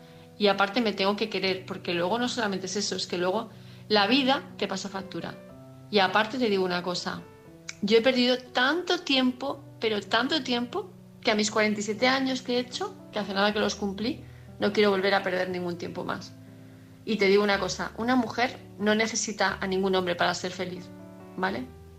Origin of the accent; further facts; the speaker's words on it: Palma, Balearic Islands, Spain; de Palma de Mallorca